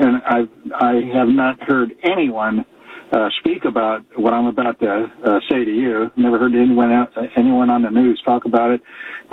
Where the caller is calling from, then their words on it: Bend, Oregon, United States; I'm calling from Bend, and I'm an ex-Vietnam vet and also 20 years as a cop and investigator.